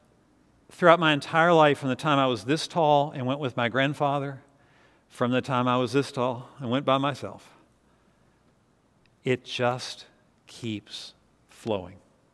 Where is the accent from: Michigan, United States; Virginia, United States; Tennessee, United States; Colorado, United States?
Virginia, United States; I grew up near the Shenandoah River. I've been going to the Shenandoah River literally my entire life at different times.